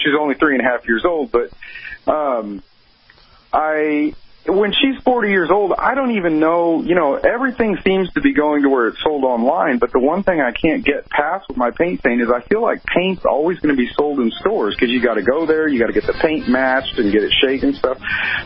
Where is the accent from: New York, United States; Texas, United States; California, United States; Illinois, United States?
Texas, United States; Houston; I'm from Houston, it's a pretty big city, so.